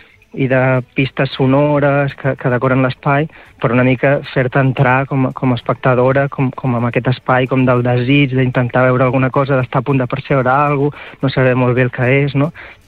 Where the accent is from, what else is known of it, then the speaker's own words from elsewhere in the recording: Valls, Catalonia, Spain; a una muntanyeta a prop de Valls, que és el meu poble